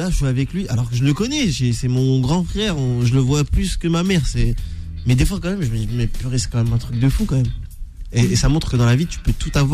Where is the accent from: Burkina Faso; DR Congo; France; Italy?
France; North; Je viens du nord de la France.